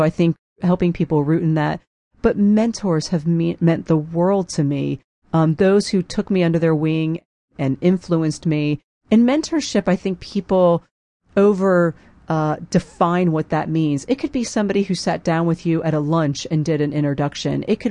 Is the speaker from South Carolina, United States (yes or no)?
no; New Jersey, United States; I'm from New Jersey. Yes, I'm opinionated.